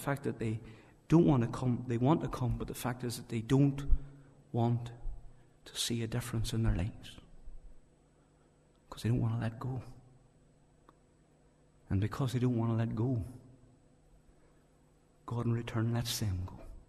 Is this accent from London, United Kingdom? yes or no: no; Moneymore, Northern Ireland, United Kingdom; Whenever I was a child growing up in Moneymore, my mother used to make wee buns.